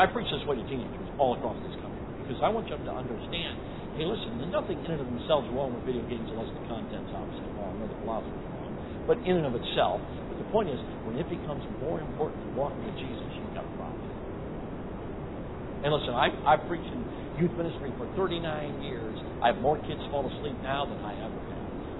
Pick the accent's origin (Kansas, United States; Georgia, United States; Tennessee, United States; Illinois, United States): Illinois, United States; Chicago; I grew up in Chicago. I moved to Chicago in 1966.